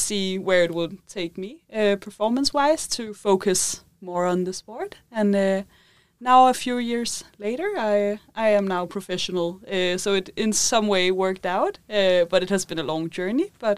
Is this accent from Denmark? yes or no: yes; Copenhagen, Capital Region, Denmark; moved away as an adult; now in Girona, Spain; at the moment I'm living in Girona in Spain. I'm from Copenhagen. I have been living in Copenhagen all my life.